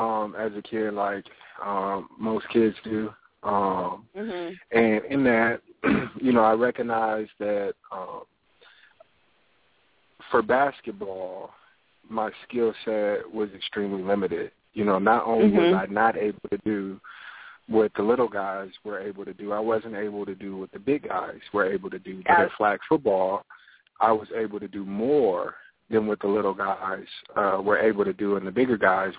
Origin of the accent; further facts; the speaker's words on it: Inglewood, California, United States; now in Los Angeles, United States; Inglewood, California.